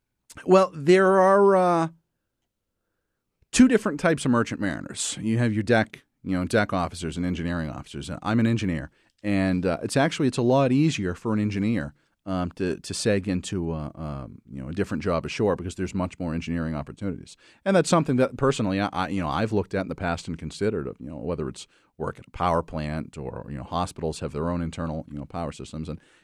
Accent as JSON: {"language": "English", "town": "Eastport", "region": "Maine", "country": "United States", "said": "I'm from Eastport originally, so of course, real familiar with up there."}